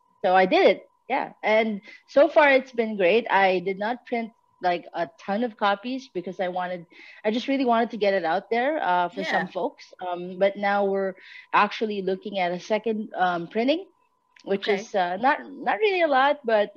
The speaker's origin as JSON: {"language": "English", "country": "Philippines", "said": "I am from the Philippines"}